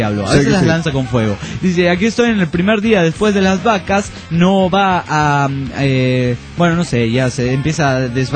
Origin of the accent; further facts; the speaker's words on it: Juliaca, Puno, Peru; Soy de Juliaca.